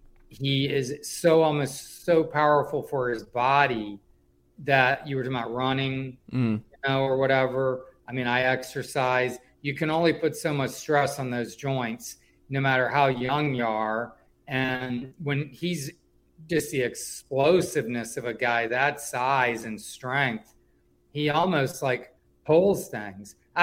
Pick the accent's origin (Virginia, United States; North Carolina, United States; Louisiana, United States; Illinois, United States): Virginia, United States; Richmond; I mean, I come from Richmond.